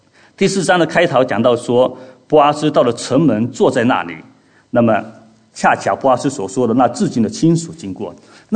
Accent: China; 我们从中国过来

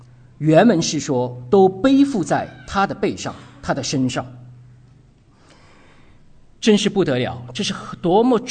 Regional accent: China; 而且我们中国人平时也很少，也不大常吃羊肉

